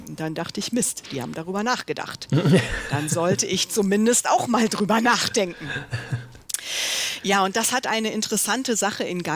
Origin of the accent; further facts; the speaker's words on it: Mönchengladbach, North Rhine-Westphalia, Germany; Ich bin in Mönchengladbach aufgewachsen, bin immer schon gerne unterwegs gewesen.